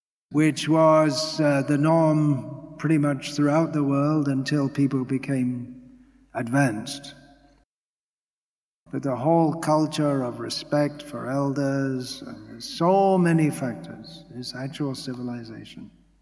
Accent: England, United Kingdom; born there; And I was born in England, and most of the people, including myself, lived in towns.

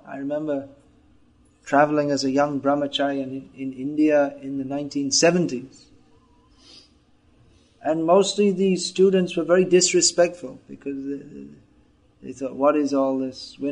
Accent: England, United Kingdom; As a child growing up in England, I'd never heard of Krishna because no one in the Western countries, no one knew.

